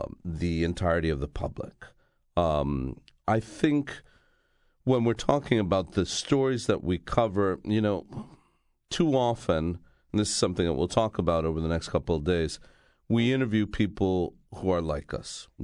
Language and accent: English; Miami, Florida, United States; I mean, I grew up in Miami. And I was 40 years old before I ever listened to a public radio program